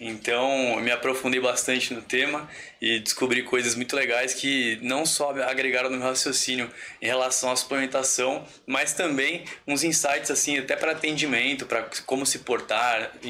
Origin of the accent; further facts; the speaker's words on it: Santos, São Paulo, Brazil; sou nutricionista, sou de Santos, São Paulo